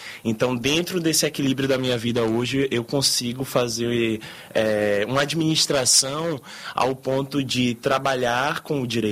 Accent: Amargosa, Bahia, Brazil; also born or lived in Salvador; lá na minha cidade, Amargosa, que eu nasci em Salvador, fui criado em Amargosa.

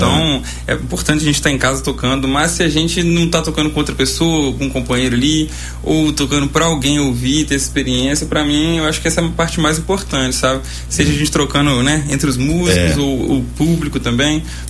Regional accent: Minas Gerais, Brazil; Porque somos brasileiros e mineiros, né?

